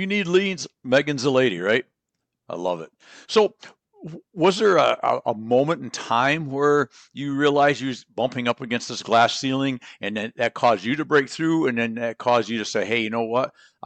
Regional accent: Michigan, United States; See, we're both from Michigan. You're from Michigan now. I'm from there originally.

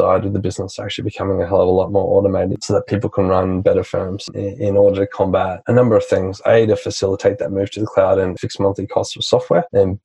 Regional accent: Australia; I'm from Australia. We're always on a beach. We're a big island. We're surrounded by it.

